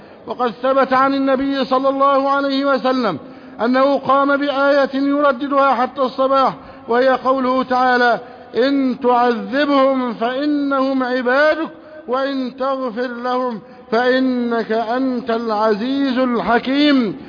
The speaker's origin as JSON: {"language": "Arabic", "country": "Egypt", "said": "اللهم احفظ بلدنا مصر"}